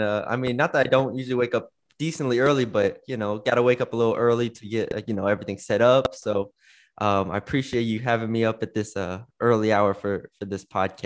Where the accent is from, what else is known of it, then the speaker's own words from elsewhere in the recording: Texas, United States; moved away; I'm from Texas, like I said. And so I've moved here about 4 months ago